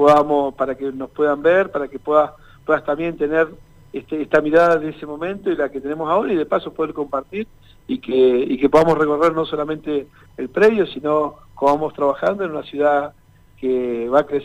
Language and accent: Spanish; Chos Malal, Neuquén, Argentina; qué somos capaces de hacer como chosmalenses y como norteños, ¿no?